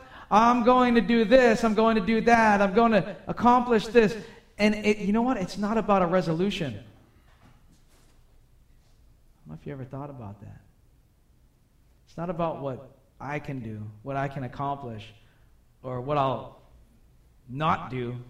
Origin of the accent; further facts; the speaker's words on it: Boston, Massachusetts, United States; accent: Bostonian; Oh, I'm getting back to my Bostonian accent there.